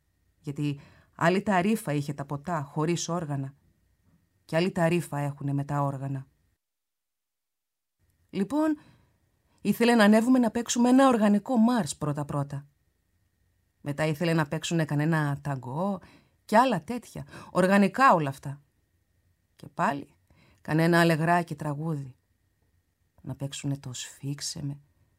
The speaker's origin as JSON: {"language": "Greek", "town": "Izmir", "region": "İzmir", "country": "Turkey", "said": "Και είμαι Σμυρνιά. Και η μάνα μου. Και εγώ και όλο μου το σόι είμαστε Σμυρνοί."}